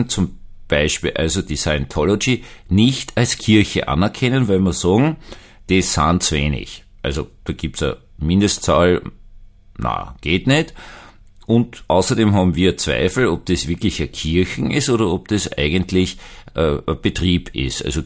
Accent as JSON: {"language": "German", "region": "Vienna", "country": "Austria", "lives_now": "Bischofshofen, Austria", "said": "ich bin eigentlich Wiener, im sozusagen Salzburger Exil, wohne in Bischofshofen. Aber meine Familie ist seit 300 Jahren in Wien und wenn man mit 300 Jahren in Wien war, dann gilt man also mindestens für eine Generation weiter einfach als Wiener."}